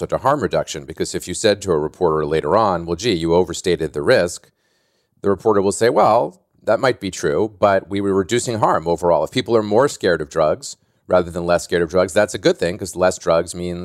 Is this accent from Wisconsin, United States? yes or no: no; Boston, Massachusetts, United States; You know, I'm from Boston and grew up as a big Celtics fan.